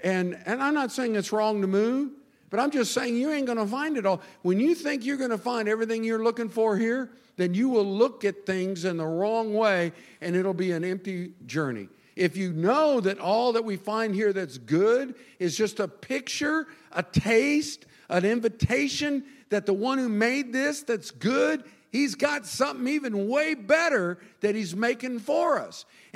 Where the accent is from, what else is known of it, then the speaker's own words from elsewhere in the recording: United States; And I never want to put myself as an American above being a Christian.